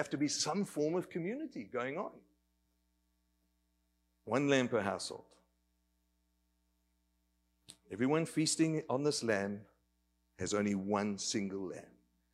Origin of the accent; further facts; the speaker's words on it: Australia; I'm an Aussie